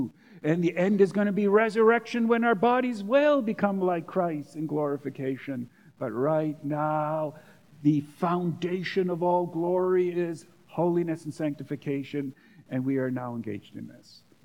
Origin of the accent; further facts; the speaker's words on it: Canada; After all, we're Canadian, right?